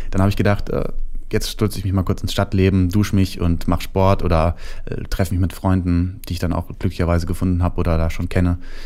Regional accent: Hesse, Germany; man ist so der kleine Junge aus Hessen, wo ich herkomme

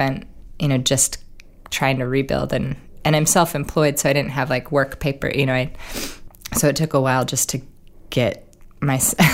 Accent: Oregon, United States; I mean, Oregon, really, growing up in Oregon, we only had one professional sports team, which was the Trailblazers.

